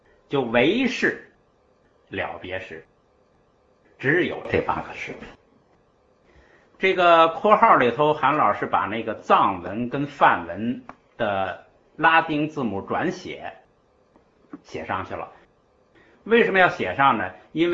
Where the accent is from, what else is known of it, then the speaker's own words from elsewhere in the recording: China; 哎，我们中国人呢不喜欢那么那个仔细